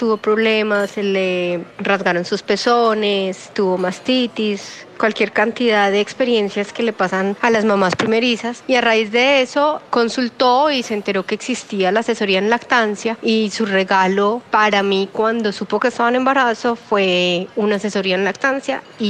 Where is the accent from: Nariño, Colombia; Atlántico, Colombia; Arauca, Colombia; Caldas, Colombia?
Caldas, Colombia; Manizales; mamá de Julia, 7 años, e Isabel, de 5. Soy de Manizales, tuve a mis hijas en Bogotá